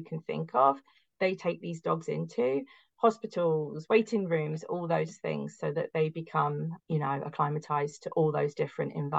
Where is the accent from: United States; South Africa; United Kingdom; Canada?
Canada; Barrie, Ontario; So OPA, a local organization to Barry, like my hometown.